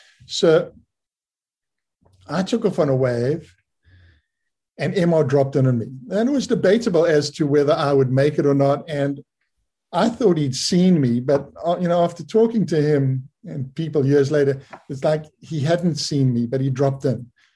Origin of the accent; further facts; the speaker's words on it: Bay of Plenty, New Zealand; I came from the Bay of Plenty, and you just didn't drop in ever. You waited your turn.